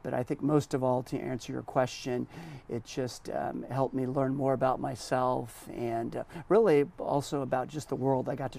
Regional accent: Santa Barbara, California, United States; I grew up here in Santa Barbara, Montecito Union, Santa Barbara Junior High, Santa Barbara High School, and then down to UCLA

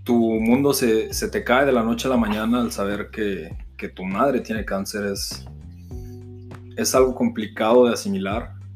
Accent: Mexico; moved away as an adult; now in United States; Mi padre es americano, mi madre es mexicana. Entonces, cuando yo estaba chico, prácticamente tenía un año, mis padres se separaron, me tuve que mover a vivir a México. Entonces, pues mi vida normal en México empezó todo.

